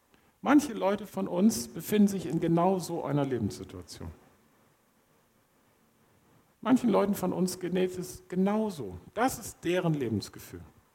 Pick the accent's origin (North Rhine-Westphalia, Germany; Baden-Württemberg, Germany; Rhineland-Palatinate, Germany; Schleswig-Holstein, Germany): Schleswig-Holstein, Germany; Ich komme von der Nordsee, also Sylt, aber Festland.